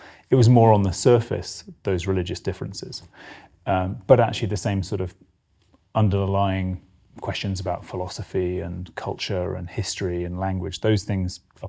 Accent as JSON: {"language": "English", "country": "United Kingdom", "said": "And of course, I mean, as a British diplomat, we have a huge advantage"}